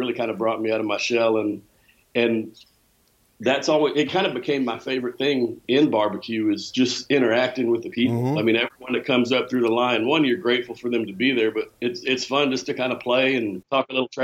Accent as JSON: {"language": "English", "town": "Dallas", "region": "Texas", "country": "United States", "tie": "born or raised there", "also_born_or_lived": "Colorado", "said": "Yeah, born and raised in Dallas. Okay. I'm jetted off to Colorado for about a year, but came back and yeah, I've been here my whole life."}